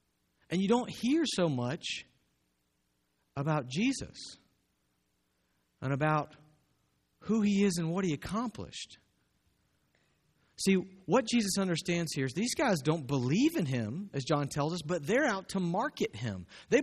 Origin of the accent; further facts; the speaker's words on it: the South, United States; That scares me growing up in the South because it is so close to my heart.